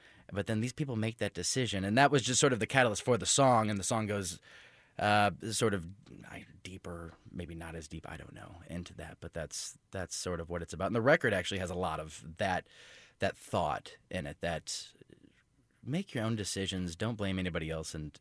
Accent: St. Louis, Missouri, United States; moved away as an adult; now in Kansas City, United States; As mentioned, I'm from St. Louis. I lived there until I was nearly 21.

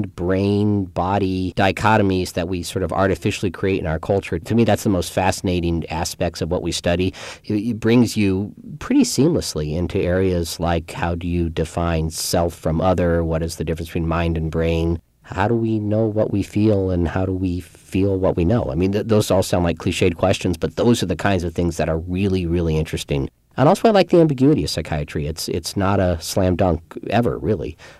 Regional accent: Kansas City, United States; some of the questions that were asked when I was a little Jewish kid growing up in Kansas City, those came back to me again

